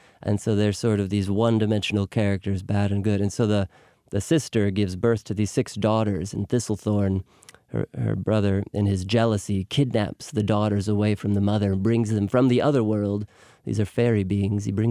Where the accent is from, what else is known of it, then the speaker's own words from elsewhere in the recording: Michigan, United States; Michigan. Right on Lake Erie.